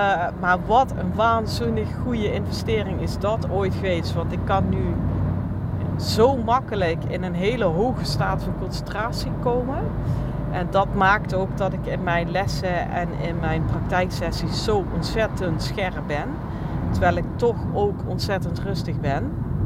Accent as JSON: {"language": "Dutch", "region": "North Holland", "country": "Netherlands", "said": "ik kom uit West-Friesland. Dus bij OWF Venhuizen."}